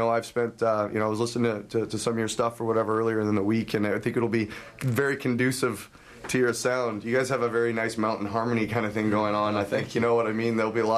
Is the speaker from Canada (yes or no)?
yes; Alberta, Canada; And I'm from Alberta, where it's like yellow.